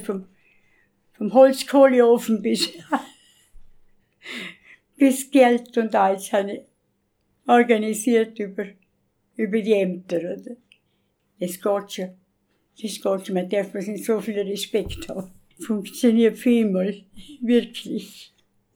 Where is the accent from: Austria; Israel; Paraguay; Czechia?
Austria; Vorarlberg; now in Rankweil, Austria; Ich komme aus dem Bregenzer Wald. Und meine Heimat ist schon der Bregenzer Wald, oder? Aber Rankweil ist es natürlich.